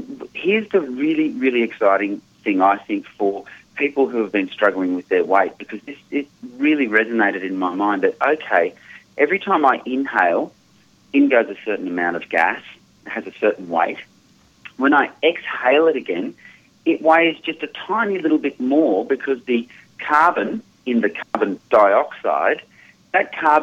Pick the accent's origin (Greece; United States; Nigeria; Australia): Australia; I'm from Australia, so I speak in these horrible things called kilograms.